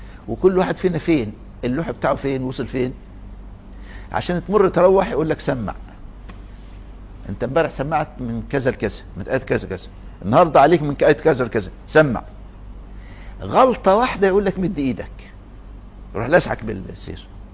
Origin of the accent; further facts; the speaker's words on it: Egypt; غير عندنا في مصر، أذكر إحنا كنا في الكتاب وإحنا أطفال، بيعودك على اللسان من أول ما تبدأ الحفظ.